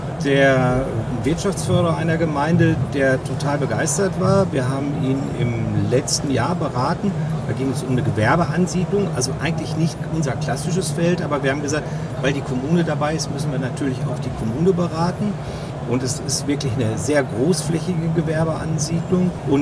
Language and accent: German; North Rhine-Westphalia, Germany; Ich komme aus der Region